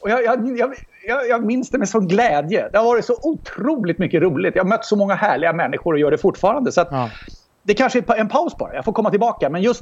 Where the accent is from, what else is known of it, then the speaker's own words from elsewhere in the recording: Solna, Stockholm County, Sweden; då bodde jag i Solna, jag är född och uppvuxen där. Bodde första 45 åren av mitt liv i Solna.